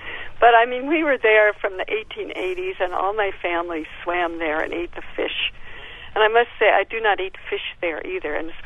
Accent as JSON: {"language": "English", "town": "Santa Barbara", "region": "California", "country": "United States", "tie": "born or raised there", "said": "I want to say that I grew up in Santa Barbara, California"}